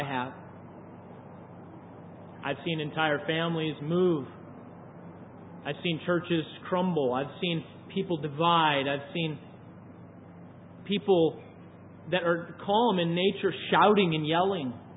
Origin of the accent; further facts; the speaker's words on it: United States; I was raised in Christian America, if you want to call it that. I was raised within the church, the evangelical church, my whole life.